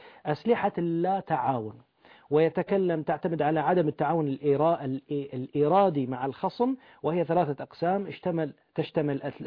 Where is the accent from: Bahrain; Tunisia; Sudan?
Bahrain; حصل عندنا في البحرين